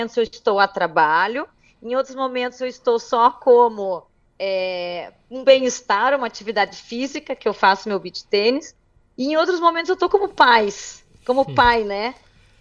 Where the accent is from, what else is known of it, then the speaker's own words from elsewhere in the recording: Curitiba, Paraná, Brazil; Sim, sou de Curitiba